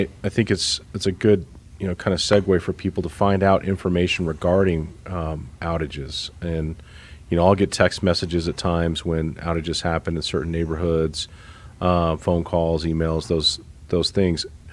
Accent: Denver, Colorado, United States; And I mean, growing up in Denver, just reflecting on as a child, I remember we had a closet that had a specific section of candles

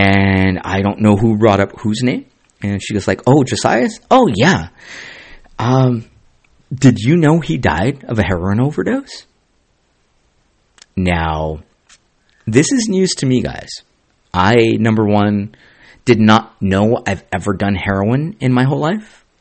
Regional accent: Santa Ana, California, United States; And I grew up in Santa Ana, California, guys.

